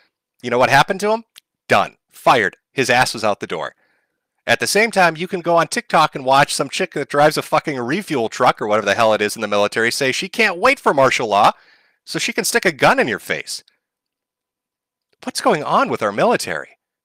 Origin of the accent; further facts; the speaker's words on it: United States; I mean, if I were a foreigner, I mean, I, as an American, I love to do streams talking shit about the world.